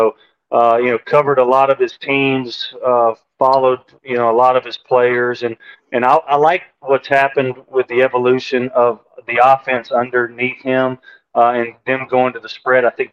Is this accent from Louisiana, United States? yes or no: yes; Shreveport, Louisiana, United States; the Independence Bowl, actually in my hometown of Shreveport.